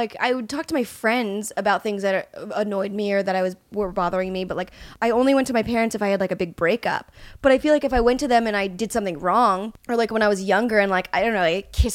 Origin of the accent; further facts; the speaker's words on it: Florida, United States; Because like when I tell people I'm from Florida, pre-COVID, I like shake their hand. I'm like, I'm from Florida.